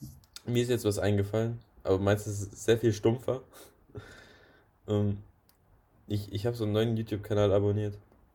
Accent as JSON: {"language": "German", "region": "Hamburg", "country": "Germany", "said": "also wir kommen ja beide aus Hamburg."}